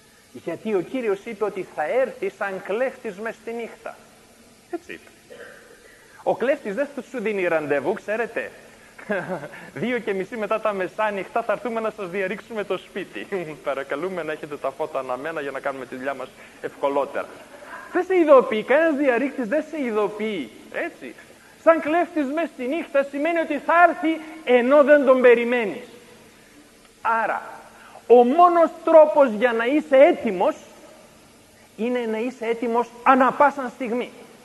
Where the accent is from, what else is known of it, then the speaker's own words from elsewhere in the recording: Greece; Ως Έλληνες έχουμε τάση στην γκρίνια και στο παράπονο.